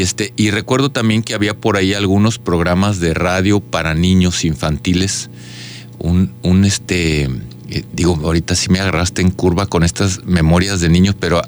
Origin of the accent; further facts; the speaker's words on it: Guadalajara, Jalisco, Mexico; Mira, yo crecí en Guadalajara.